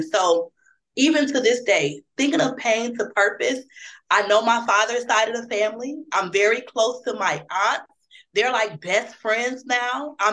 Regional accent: Toledo, Ohio, United States; although I reside in Indianapolis, Indiana, I am from the small town of Toledo, Ohio. And so I'm born and raised in Toledo, Ohio.

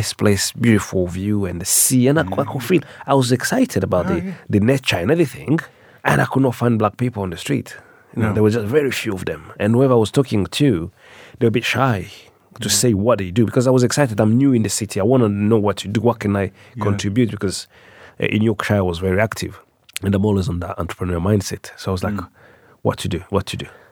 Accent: Rwanda; also born or lived in Congo; now in England, United Kingdom; my parents were a refugee in Congo because Rwanda were not welcomed at that time, and then came back to Rwanda in 1992, and then I came to England after that.

